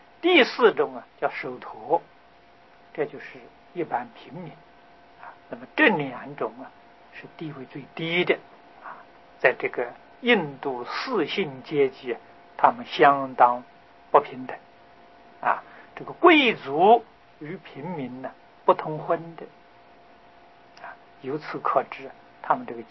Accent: China; 这也是我们中国人自古以来啊就与大乘佛法的精神真正是不谋而合啊

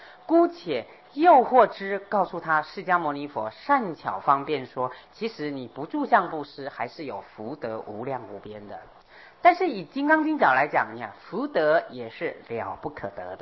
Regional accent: Taiwan; 这是大陆人，我们是台湾人

